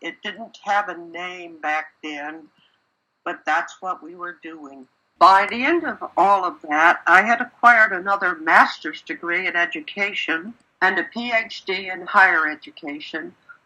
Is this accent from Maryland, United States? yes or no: no; Mississippi, United States; I grew up in Mississippi, spent my early years on a farm, one of those kids who was barefoot all summer long.